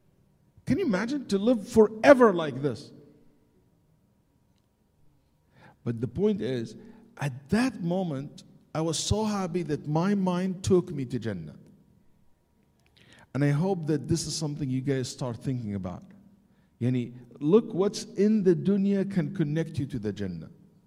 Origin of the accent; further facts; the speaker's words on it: Houston, Texas, United States; I forgot that I'm from Houston.